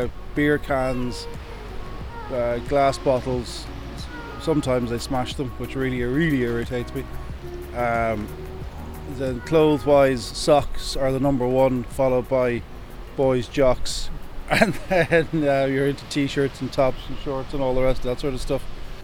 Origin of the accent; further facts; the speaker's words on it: Gorey, Leinster, Ireland; I'm Irish. I'm from Goree. I'm from Wexford.